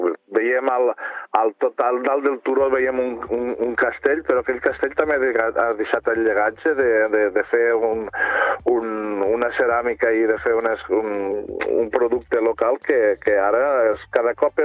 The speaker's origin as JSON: {"language": "Catalan", "town": "Corbera d'Ebre", "region": "Catalonia", "country": "Spain", "said": "jo sóc originari de Corbera, de Terra Alta, i vinc del món del vi"}